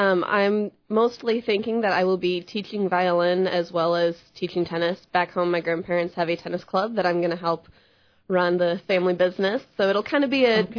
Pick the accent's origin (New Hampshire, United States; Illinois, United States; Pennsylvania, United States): Illinois, United States; Fairview Heights; I am from Fairview Heights, Illinois, and I am a junior here at QU.